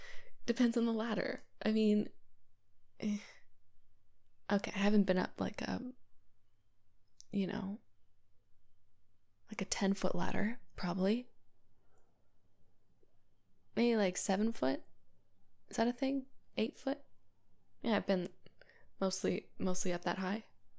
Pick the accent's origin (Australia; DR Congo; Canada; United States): Canada; So I'm from Canada. And you probably gathered that from my accent.